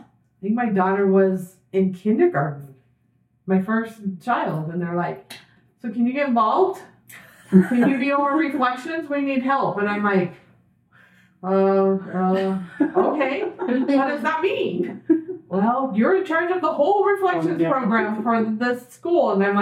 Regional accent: California, United States; now in Utah, United States; No, I'm from California.

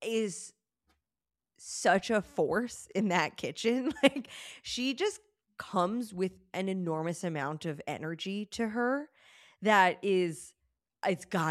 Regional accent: Pennsylvania, United States; Nancy, you've never been to a Cracker Barrel. I'm from Pennsylvania. I've been to a Cracker Barrel.

